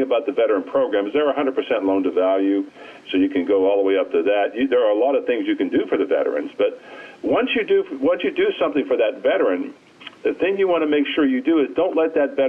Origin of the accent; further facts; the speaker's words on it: Pittsburgh, Pennsylvania, United States; I'm a Pittsburgh boy. Yes, sir.